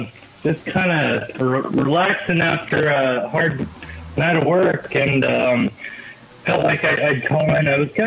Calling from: Kirkland, Washington, United States; Kirkland, Washington.

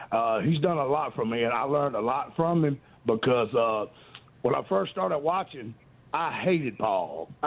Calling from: Greenwood, South Carolina, United States; from Greenwood, South Carolina.

